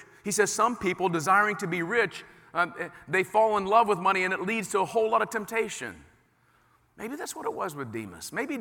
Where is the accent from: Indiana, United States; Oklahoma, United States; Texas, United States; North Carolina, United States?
Indiana, United States; Indianapolis; I grew up very poor. You guys know this. I grew up in Indianapolis, and we were poor.